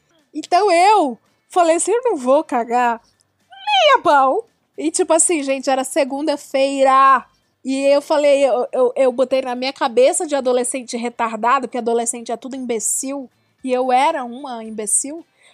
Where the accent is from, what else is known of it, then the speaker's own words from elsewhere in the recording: Ceará, Brazil; Eu sou do Ceará, eu era de periferia.